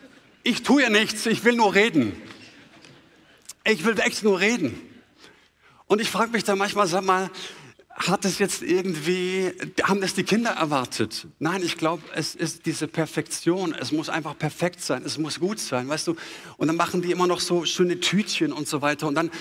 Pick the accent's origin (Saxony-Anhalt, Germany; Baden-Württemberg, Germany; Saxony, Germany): Baden-Württemberg, Germany; ich bin ja auch nicht im Brennpunkt aufgewachsen und ich bin auch in der schwäbischen Kleinstadt auch groß geworden